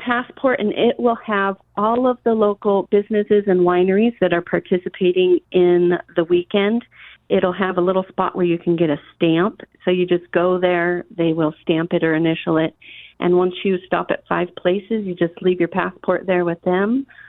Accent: Tiller, Oregon, United States; now in Elkton, United States; I grew up in South County in Tiller, Dave Creek area, but I've been here in Elkton for about 5 years.

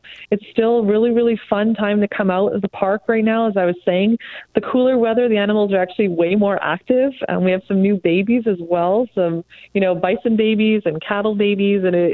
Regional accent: East Coast, Canada; now in Oregon, United States; I'm from Canada. I flew all the way out here from East Coast of Canada to work at Wildlife Safari

